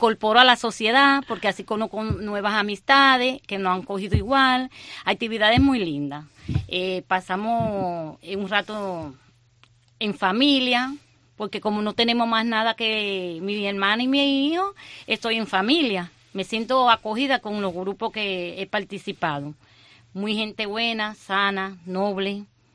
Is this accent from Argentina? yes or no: no; Cuba; moved away; vinimos de Cuba con pocos recursos a encontrarnos una realidad tan difícil